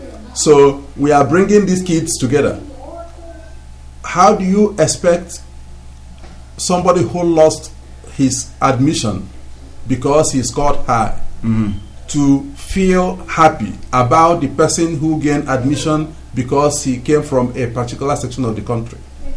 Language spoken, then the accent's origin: English; Anambra, Nigeria; I'm from Anambra State, and I have lost admission before because I came from Anambra State.